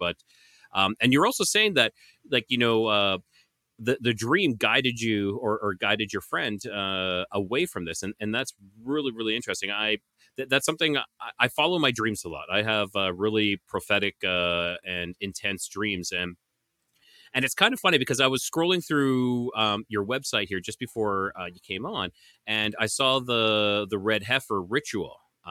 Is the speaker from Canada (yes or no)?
yes; Canada; And I don't know the U.S. as well because I am Canadian.